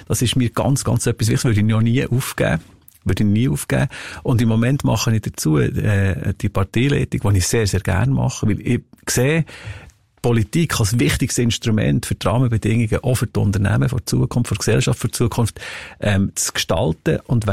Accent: Bern, Switzerland; Ich glaube, die Werte, die wir bei uns im Berner Oberland haben, die habe ich verinnerlicht, selbstverständlich.

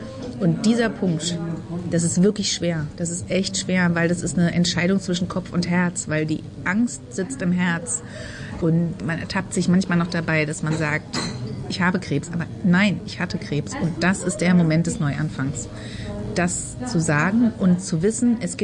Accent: Berlin, Germany; Ich bin Berlinerin, 43 Jahre alt

